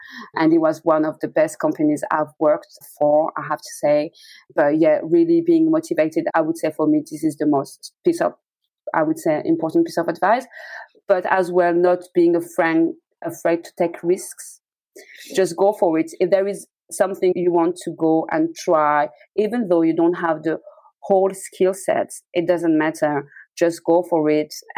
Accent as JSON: {"language": "English", "country": "France", "lives_now": "London, United Kingdom", "said": "because I'm from France, and where I'm from France is just at the border with Switzerland."}